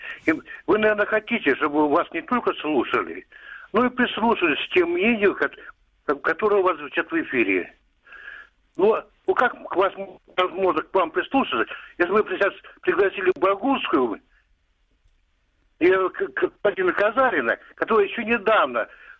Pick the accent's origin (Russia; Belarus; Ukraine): Ukraine; Crimea; Я крымчанин.